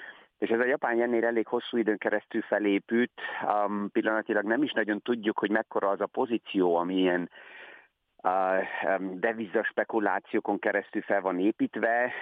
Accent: Austria; mivel mi, mint osztrákok, olyan sok éremnél nem kopogtatunk

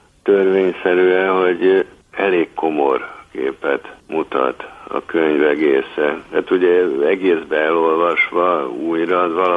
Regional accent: Budapest, Hungary; elég elkötelezett budapesti vagyok

